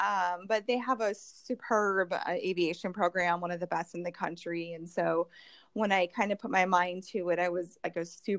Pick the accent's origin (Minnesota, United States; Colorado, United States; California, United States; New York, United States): Minnesota, United States; Andover; now in Lake Wylie, United States; I grew up in Andover, Minnesota, which is a northern suburb of Minneapolis.